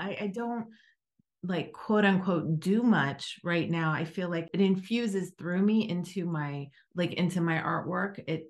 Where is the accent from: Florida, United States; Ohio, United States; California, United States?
Ohio, United States; Cincinnati; I grew up in Cincinnati, Ohio, And I was on a camping trip by myself at that time.